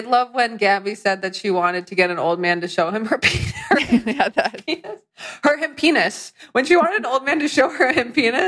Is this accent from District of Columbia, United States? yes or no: no; Connecticut, United States; I could tell 17 stories off the top of my head about growing up in Northwestern Connecticut.